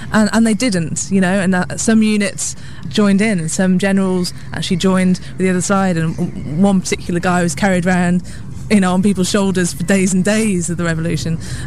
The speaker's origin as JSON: {"language": "English", "region": "London", "country": "United Kingdom", "said": "people love the fact that we're from London"}